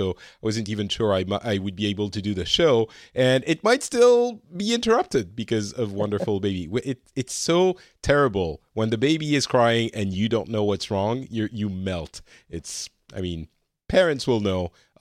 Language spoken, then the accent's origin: English; France; English is a second language; also born or lived in Japan; now in Finland; after I spent some additional years in France, which is my what I consider to be my home country, I went to live in Japan for a few years, and then back to France, and now I've been in Finland for a while as well.